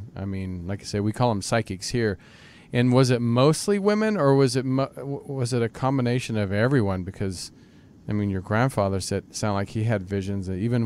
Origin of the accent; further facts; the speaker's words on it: Midwest, United States; Like I said, I grew up in the Midwest, you know, very Christian, like you said, the doom and gloom, you know, the fear of God.